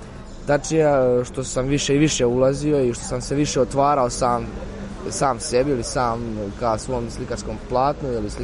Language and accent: Serbian; Užice, Šumadija and Western Serbia, Serbia; možda iz mjesta odakle ja potičem, iz Užica. To je jedan divan predio, mislim, zapadna Srbija sama po sebi, ali ja sam dosta vremena kao dete provodio na selu.